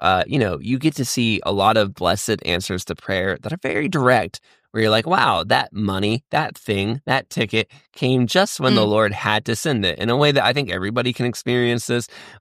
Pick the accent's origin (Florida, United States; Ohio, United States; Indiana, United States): Florida, United States; Growing up in North Florida, I never was like, oh, where's so-and-so?